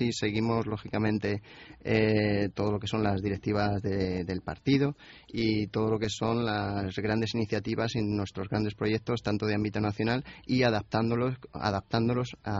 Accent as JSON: {"language": "Spanish", "town": "Cáceres", "region": "Extremadura", "country": "Spain", "tie": "born there", "said": "Bueno, mi madre es gallega y yo nací en Cáceres, pero como bien dicen, uno no es de donde nace, sino de donde pase. Entonces ya llevo muchos años, mi mujer y mis hijos son de aquí, de Cáceres."}